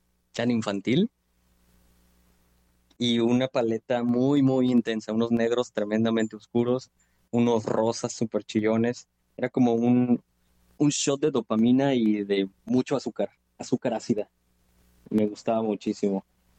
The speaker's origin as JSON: {"language": "Spanish", "town": "Guadalajara", "region": "Jalisco", "country": "Mexico", "said": "Yo soy de Guadalajara y el contexto de las artes, del arte para mí era como un poquito alejado."}